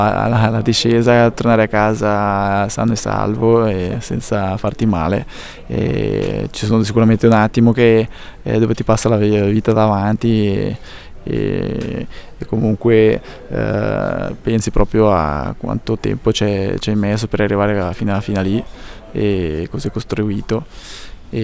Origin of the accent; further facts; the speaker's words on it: Valfurva, Lombardy, Italy; era del nostro paese, di Val Furva, del mio paese